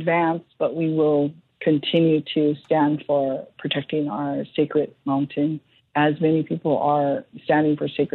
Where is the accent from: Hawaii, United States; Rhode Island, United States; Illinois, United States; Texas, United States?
Hawaii, United States; because just being Hawaiian is political